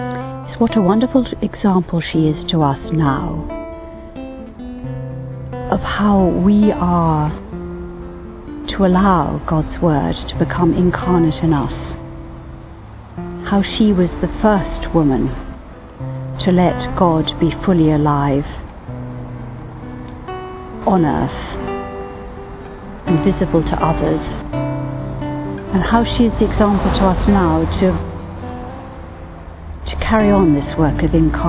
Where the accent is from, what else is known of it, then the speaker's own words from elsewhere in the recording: England, United Kingdom; now in Rome, Italy; I live in Rome, although I'm English.